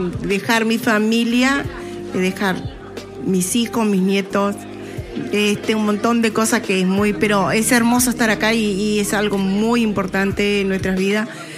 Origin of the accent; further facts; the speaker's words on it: Bella Unión, Artigas, Uruguay; yo soy de Bella Unión … soy una productora, era cañera